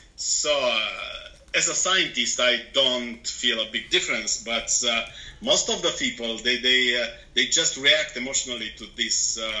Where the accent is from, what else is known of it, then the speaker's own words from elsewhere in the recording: Romania; We are 7 people from Romania.